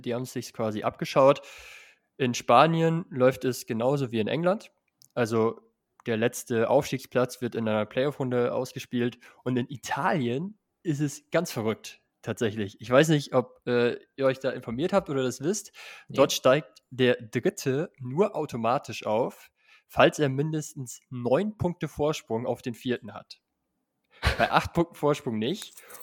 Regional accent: Northwest Germany, Germany; ich komme ja aus dem Nordwesten.

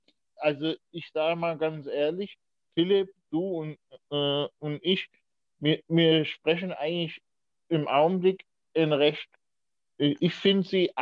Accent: Diez, Rhineland-Palatinate, Germany; born there; in Dietz, da wo ich geboren worden bin. Bin ja ein gebürtiger Dietzer.

